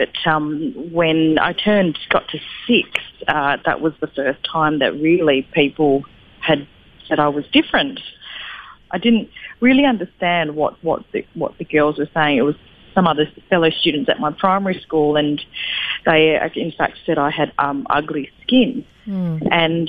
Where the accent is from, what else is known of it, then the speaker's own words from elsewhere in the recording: Australia; born there; You know, I was born in Australia. I am Australian, but I look different.